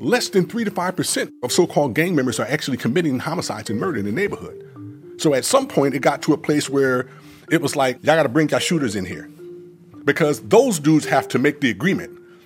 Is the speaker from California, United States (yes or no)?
yes; Los Angeles, California, United States; So growing up in the Jordan Downs, you know, Imperial Courts, Nickerson Gardens were our enemies. We went back decades with these individuals. We grew up together in the same neighborhood